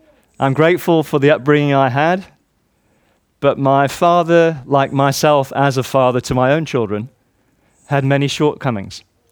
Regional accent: Warrington, North West England, United Kingdom; born there; It's always a joy for me, particularly just to come back to this region. I was born in Warrington.

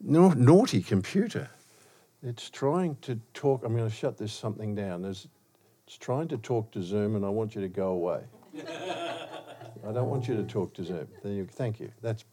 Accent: Melbourne, Victoria, Australia; I'm from Melbourne, Australia, the most locked down capital in the world for 2021.

